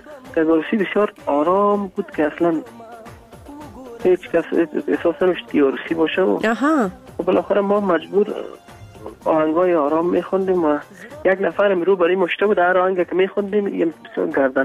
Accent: Kabul, Afghanistan; born there; در کابل متولد شدیم اما من تمام افغانستان دوست دارم

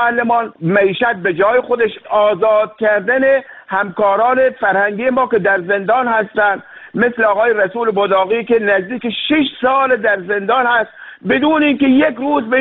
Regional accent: Iran; ما ایرانی هستیم

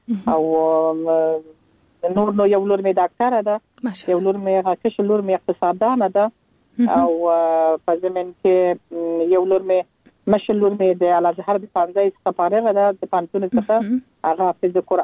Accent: Kandahar, Afghanistan; born there; موږ خپل چې په کندهار کې پیدا سول، او زما اولادونه په کندهار کې پیدا سو

